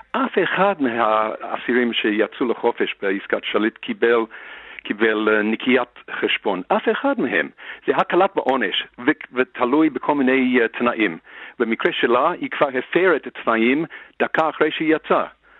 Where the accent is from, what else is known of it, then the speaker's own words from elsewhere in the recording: Australia; now in Israel; עלינו מאוסטרליה, אשתי מארצות הברית, וזה הבית שלנו.